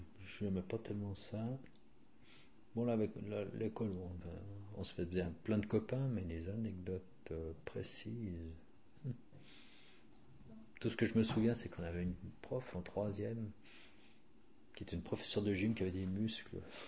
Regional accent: Nyon, Vaud, Switzerland; mais donc je suis né à Nyon en 1957

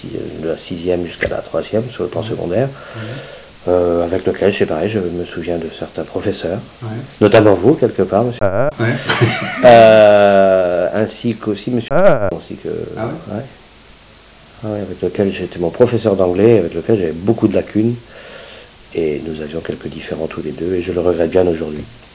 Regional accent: France; Je suis né effectivement à Bressay le 8 1962 précisément, de parents bresséens, hein, qui habitaient originellement sur la famille. C'est une vieille famille ici, localement connue.

